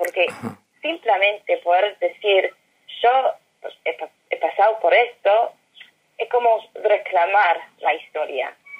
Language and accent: Spanish; United States; Spanish is a second language; now in Israel; Pero soy de los Estados Unidos